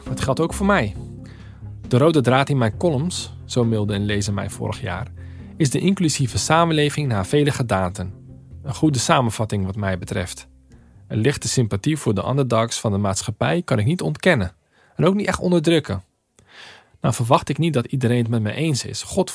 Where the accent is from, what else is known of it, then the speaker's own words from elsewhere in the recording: Rotterdam, South Holland, Netherlands; Ik grap wel eens dat ik als Rotterdammer de R in NRC probeer hoog te houden.